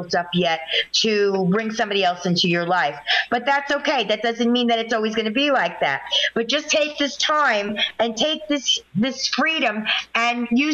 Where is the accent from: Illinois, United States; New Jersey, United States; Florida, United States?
New Jersey, United States